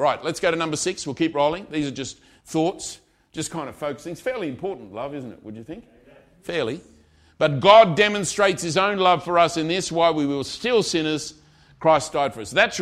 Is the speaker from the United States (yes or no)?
no; Australia; As an Australian, I find it funny.